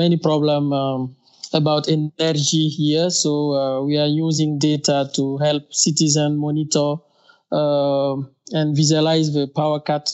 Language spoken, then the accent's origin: English; Burkina Faso; first language French; English is a second language; from Burkina Faso, a West African country.